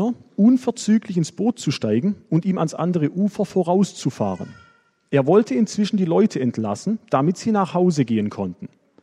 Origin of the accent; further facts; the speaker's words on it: Würzburg, Bavaria, Germany; Ich komme aus Würzburg. Wer es vergessen hat, Gemeinde Würzburg bin ich momentan. Bin da schon seit 2-3 Jahren unterwegs.